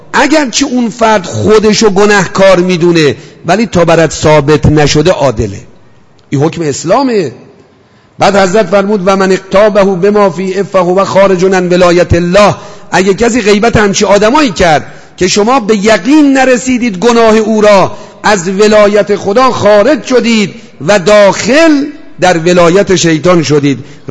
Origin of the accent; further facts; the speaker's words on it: Shiraz, Fars, Iran; گفت شما کجایی هستی؟ گفتم من اهل شیراز.